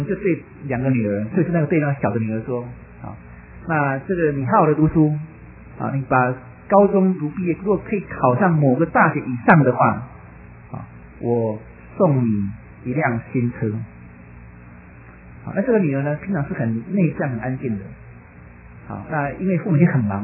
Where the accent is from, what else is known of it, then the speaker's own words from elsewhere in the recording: China; now in United States; 那我们从国内出来的很多弟兄姐妹们，我们很难得到了美国